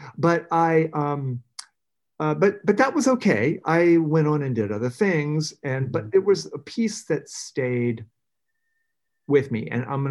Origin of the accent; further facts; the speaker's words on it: Chesapeake, Virginia, United States; I grew up in Chesapeake, Virginia. That's very close to Norfolk.